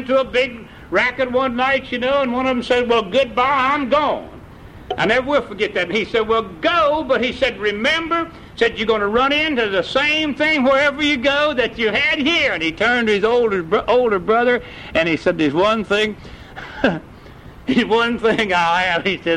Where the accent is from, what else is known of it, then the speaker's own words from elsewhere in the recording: West Virginia, United States; I was born and reared in West Virginia, and we was under the ground, the tunnel, 1,000 foot straight down